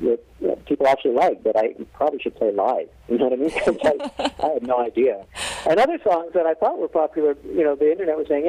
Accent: Canada; I'm a Canadian, and I went to school in Boston.

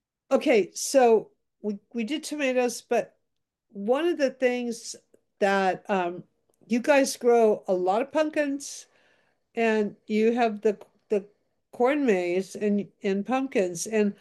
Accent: Southwest, United States; I'm from the Southwest, you know, peppers, tomatoes, and corn.

